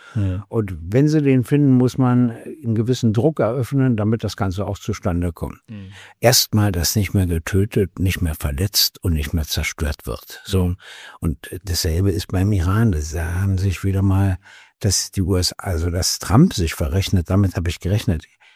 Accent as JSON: {"language": "German", "region": "Berlin", "country": "Germany", "tie": "born or raised there", "said": "Und dann bin ich ja nun mal in Berlin aufgewachsen."}